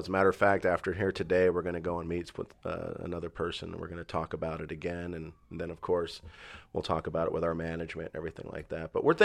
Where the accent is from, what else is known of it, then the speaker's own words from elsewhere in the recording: New Jersey, United States; moved away as an adult; now in Long Beach, United States; Well, I was born in Long Beach. I stayed here till I was 5. And then we moved back to New Jersey. And then I went to school in New Jersey, graduated. And then right about 19, I came back out to California.